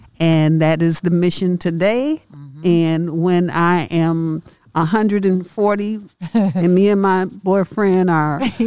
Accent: Chicago, Illinois, United States; I experienced racism from every which way but loose from that contract and from growing up in Chicago.

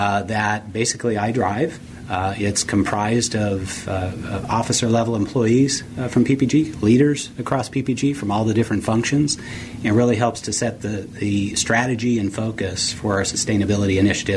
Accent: Pittsburgh, Pennsylvania, United States; I am a Pittsburgher. I grew up in Pittsburgh. Went to school at the University of Pittsburgh.

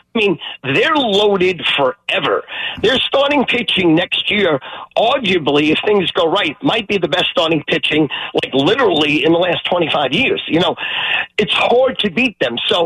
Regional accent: Long Island, New York, United States; You know, I grew up with you on Long Island.

